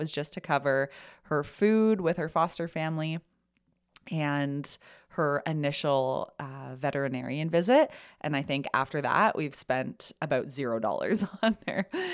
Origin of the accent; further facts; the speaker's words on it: Kitchener, Ontario, Canada; moved away as an adult; now in Toronto, Canada; We were born in a town about an hour outside of Toronto. I was from Kitchener.